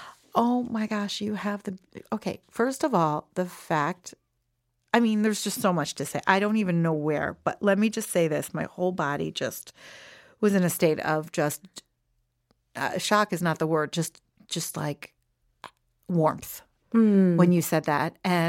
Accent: Philadelphia, Pennsylvania, United States; I'm not even from Jersey. I'm from Philly. But I am like total Jersey girl.

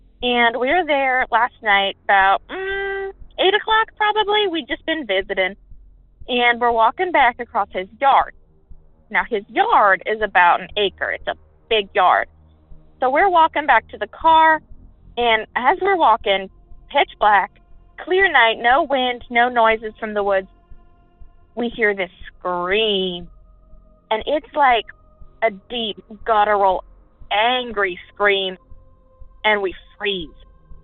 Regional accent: Ohio, United States; I'm from Appalachia. I'm actually from East Central Ohio.

